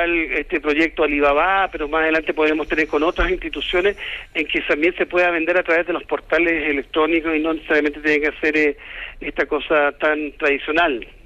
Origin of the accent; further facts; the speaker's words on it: Magallanes and Chilean Antarctica, Chile; soy magallánico de origen, así que imaginarás que el tema regional para mí va en mi ADN